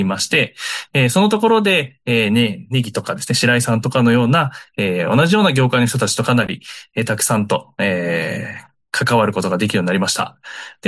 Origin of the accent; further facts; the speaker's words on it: Tokyo, Japan; now in Minamiuonuma, Japan; 現在はですね、新潟県の南魚沼市に移住して住んでいますが、出身はもともとは東京都です。